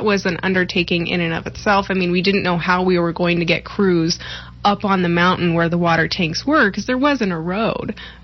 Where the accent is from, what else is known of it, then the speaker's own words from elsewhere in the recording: Prescott, Arizona, United States; So I'm from Prescott, and actually my mom is from Yuma. I think that makes me a second-generation Arizonan, and I have lived in the Verde Valley since 2008